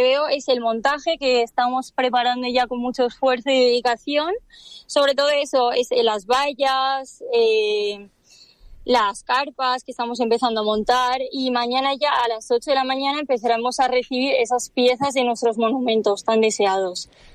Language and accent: Spanish; Polop, Valencian Community, Spain; soy de Polop, pero también soy de Alicante, porque mi padre, junto con toda su familia paterna, han nacido en Alicante y de hecho continúan viviendo allí.